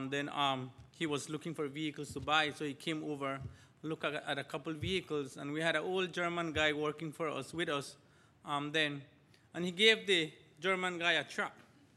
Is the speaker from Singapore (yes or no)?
no; Belize; accent: Spanish; first language Spanish; English is a second language; I'm from Belize. I hope you understand my English. And I'll please forgive me if my Spanglish comes out. I have a Spanish accent now and again. It comes up, reminds me that I speak Spanish